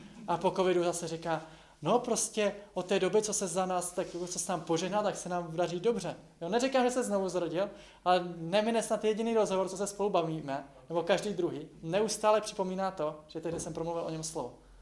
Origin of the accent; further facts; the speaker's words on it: Liberec, Liberec Region, Czechia; mu říkám, jsem z Liberce. Původně